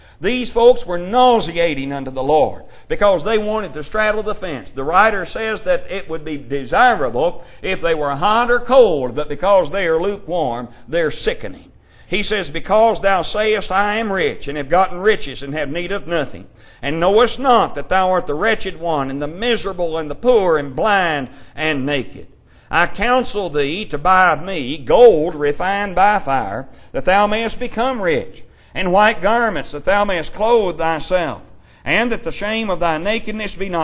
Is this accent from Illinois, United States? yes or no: no; Kentucky, United States; Of course, growing up in Kentucky, Kentucky and Indiana, our rivals, Kentucky is a big thing for basketball.